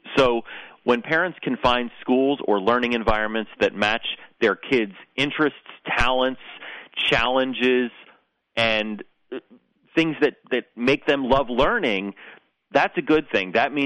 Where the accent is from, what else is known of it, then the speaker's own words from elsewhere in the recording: New Jersey, United States; In fact, I grew up in New Jersey and went to traditional public schools my entire education.